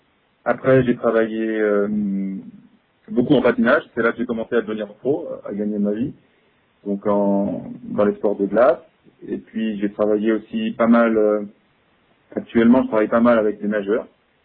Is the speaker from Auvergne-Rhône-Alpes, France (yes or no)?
yes; Lyon, Auvergne-Rhône-Alpes, France; En fait, moi, je suis de Lyon, puis j'ai pas bougé.